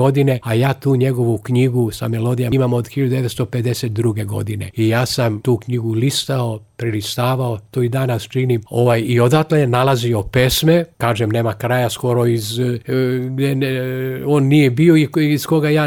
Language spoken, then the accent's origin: Serbian; Prizren, Prizren District, Kosovo; ja sam iz Prizrena.